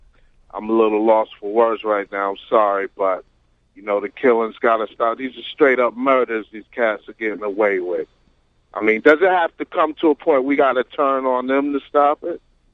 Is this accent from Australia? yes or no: no; New Jersey, United States; You know, I'm from New Jersey, and, you know, I chilled in the city for many years.